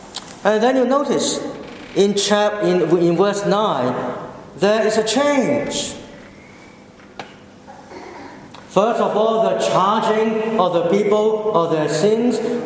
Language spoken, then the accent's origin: English; Australia; I live in this country. I'm Australian. I share the guilt of my people.